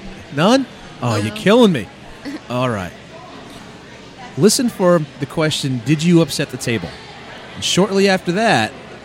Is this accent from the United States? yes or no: yes; New Jersey, United States; We're all from New Jersey. No, we're from up north